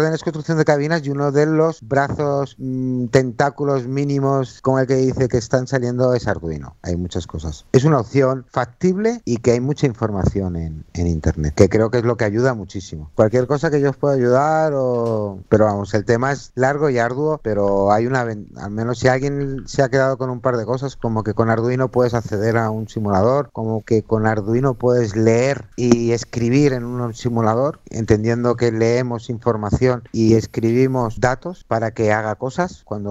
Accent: Spain; En España el problema básico que tenemos es que somos españoles.

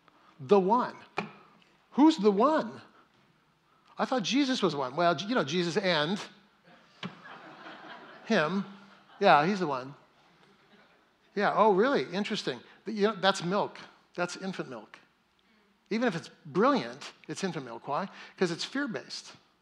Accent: Fresno, California, United States; now in Germany; I grew up in Fresno, which is very kind of, if you're a Baptist in Fresno, then you don't drink any alcohol ever, right?

